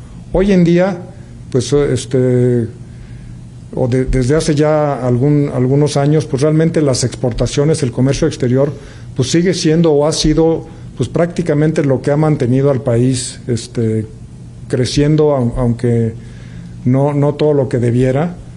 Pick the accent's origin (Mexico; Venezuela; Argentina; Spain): Mexico; somos más los mexicanos los que estamos un poco más asustados